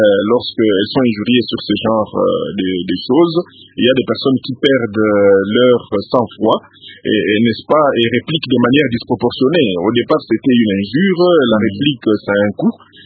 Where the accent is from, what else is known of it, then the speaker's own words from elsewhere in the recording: DR Congo; C'est devenu vraiment un véritable phénomène de société ici chez nous à RDC.